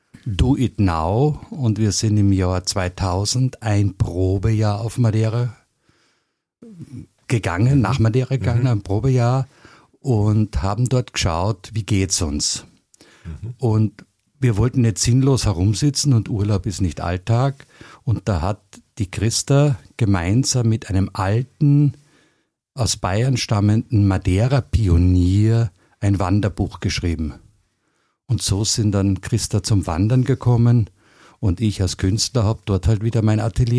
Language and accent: German; Austria; also born or lived in Graz / Lower Austria / Winterthur / Berlin; also ich bin eigentlich ein Kärntner, der nie in Kärnten gelebt hat. Bin mit meinen Eltern durch die halb Europa gezogen, muss man sagen. Also ich bin von Graz nach Niederösterreich, nach Winterthur in die Schweiz, nach Berlin, von Berlin nach Mannheim